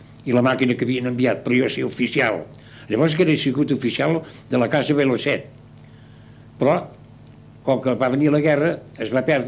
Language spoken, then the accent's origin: Catalan; Castellar del Vallès, Catalonia, Spain; born there; Jo vaig néixer aquí a Castellà, a Can Riera, com li he explicat. I jo anava al col·legi. I llavors, abans d'anar als Escolapis, anava al col·legi aquí a la Nacional, que en diuen, oi?